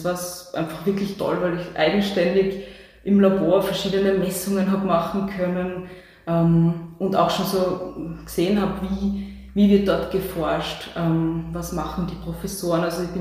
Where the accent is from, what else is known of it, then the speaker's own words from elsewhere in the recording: Kumberg, Styria, Austria; Und ich bin aufgewachsen in Graz Umgebung, in Kumberg, das ist ein kleiner Ort